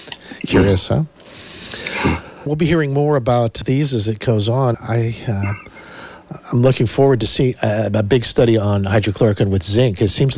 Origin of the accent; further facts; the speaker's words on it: New York, United States; No, I'm from Westchester County originally.